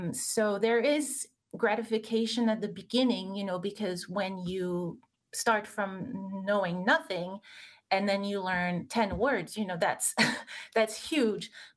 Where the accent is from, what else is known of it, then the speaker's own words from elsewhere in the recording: Strasbourg, Grand Est, France; English is a second language; I grew up in France, in Strasbourg, which is one of 3 capitals of Europe. It's right on the German border. So I was exposed to lots of different languages at an early age.